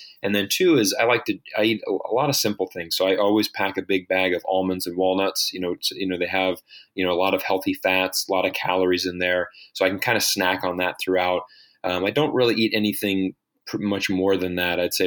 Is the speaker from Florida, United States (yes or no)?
yes; Florida, United States; also born or lived in China; growing up in Florida, I didn't really, wasn't exposed to lamb that much until I had moved to China.